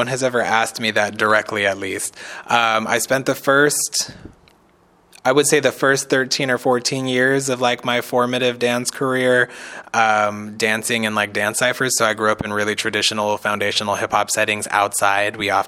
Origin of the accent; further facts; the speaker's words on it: California, United States; I grew up here in the Bay Area in California, basically kind of spent my whole entire life here.